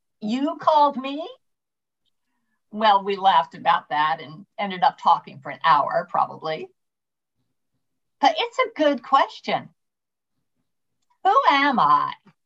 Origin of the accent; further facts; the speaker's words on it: New York, United States; I'm a New Yorker.